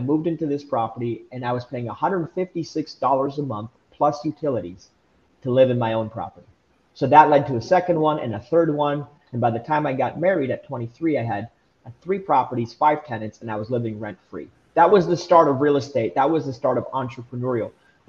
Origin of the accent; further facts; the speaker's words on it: Canada; also born or lived in Romania; I'm an immigrant from Romania. I was born in communism. I'm the oldest of 9 kids and grew up in Canada, just working for everything.